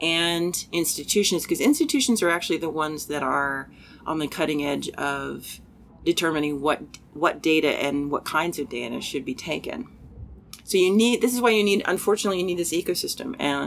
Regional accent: United States; I am American, and I see the fact that in America the marginalized people are being cared for less and less.

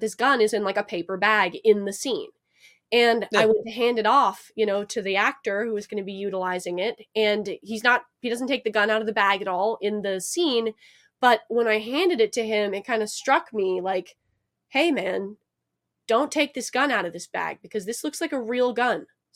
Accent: Alaska, United States; Like growing up in Alaska, it's like there's legitimately more guns than people in one guy's basement.

